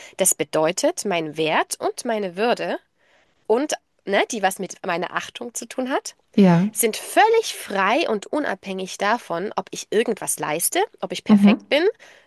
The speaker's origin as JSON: {"language": "German", "region": "East Germany", "country": "Germany", "tie": "born there", "said": "ich bin noch in der DDR geboren"}